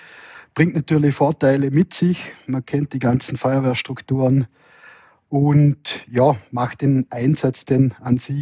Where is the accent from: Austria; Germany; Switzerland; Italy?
Austria; Vorarlberg; Bei uns in Vorarlberg sind ja bekannt die Ölis.